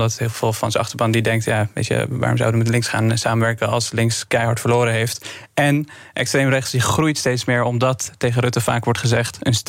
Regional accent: Afghanistan; now in Netherlands; Ik kom zelf uit Afghanistan, 2002 naar Nederland gekomen.

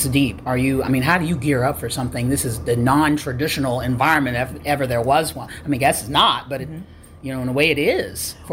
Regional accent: St. Louis, Missouri, United States; but when I go to Houston, I'm from St. Louis.

